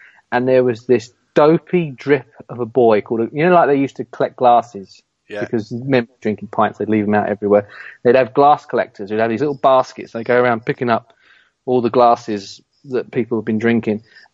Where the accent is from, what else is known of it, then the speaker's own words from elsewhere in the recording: South of England, United Kingdom; And because I come from the South, we all like … you cocky Northerners, you all liked